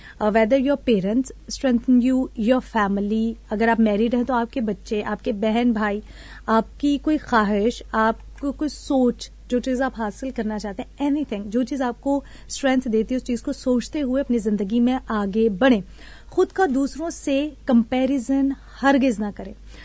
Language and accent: Hindi; Pakistan; या अगर मैं पाकिस्तानी लोगों की बात करूं, सो हम लोग बहुत ज्यादा मेहमान नवाज लोग हैं